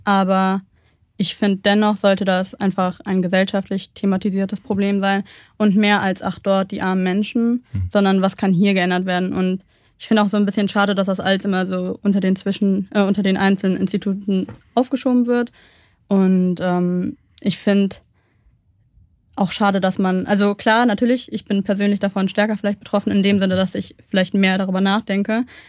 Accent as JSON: {"language": "German", "town": "Cologne", "region": "North Rhine-Westphalia", "country": "Germany", "tie": "born or raised there", "said": "Also Deutschland oder Köln ist meine Heimat, aber auch Eritrea hat noch so ein Stück Herz von mir. Das fühle ich mich auch sehr eng verbunden zu."}